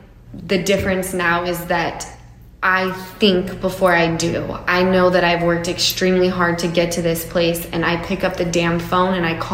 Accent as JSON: {"language": "English", "region": "Utah", "country": "United States", "said": "I come from Utah, I do this"}